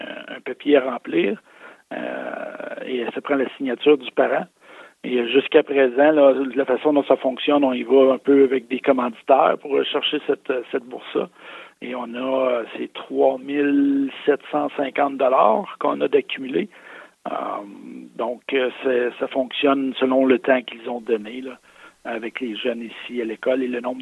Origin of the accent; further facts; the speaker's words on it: Quebec, Canada; moved away as an adult; Quand moi, je suis arrivé du Québec à ma première année d'enseignement à l'école Beauséjour en 2001